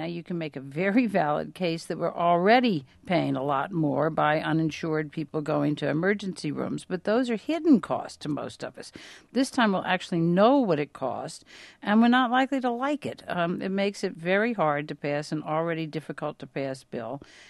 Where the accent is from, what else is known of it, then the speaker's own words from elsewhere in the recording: Louisiana, United States; Mary Landrieu, senator from my home state of Louisiana